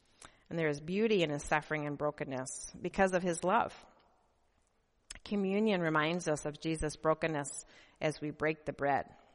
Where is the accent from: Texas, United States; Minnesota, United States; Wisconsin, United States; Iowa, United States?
Minnesota, United States; moved away as an adult; now in Grand Rapids, United States; Michigan is a great place, but I grew up in Minnesota, so it's been difficult for me to move to Michigan, and I've had a lot of homesickness.